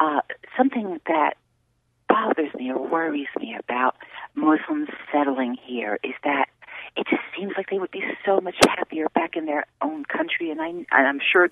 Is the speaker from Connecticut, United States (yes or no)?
no; New York City, New York, United States; I grew up in New York City, where I grew up with a dozen different cultures around me